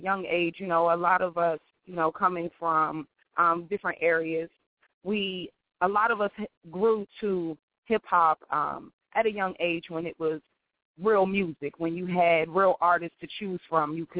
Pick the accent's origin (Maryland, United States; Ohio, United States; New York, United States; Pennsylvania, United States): Maryland, United States; Landover; That's right. I'm from Landover. I'm from Maryland. Absolutely.